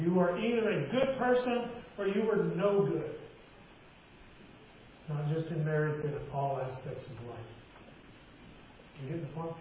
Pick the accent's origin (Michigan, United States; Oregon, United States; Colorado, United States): Colorado, United States; I grew up in Southern Colorado, an area that was once considered the Old West, if you will. Cowboy, Indian type stuff, all that, the ranchers. I grew up in cattle country, farming and ranching in the valleys.